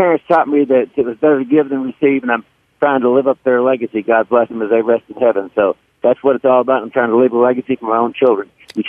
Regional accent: Houston, Texas, United States; I'm a Houstonian. I'm a Texan.

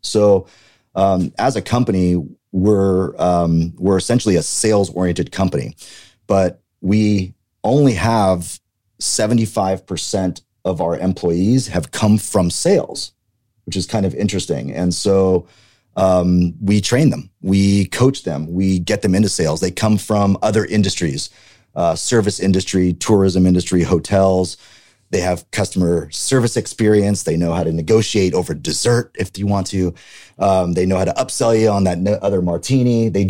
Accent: California, United States; I'm a California native. I'm from Silicon Valley, which is not just a show. It's actually a place now.

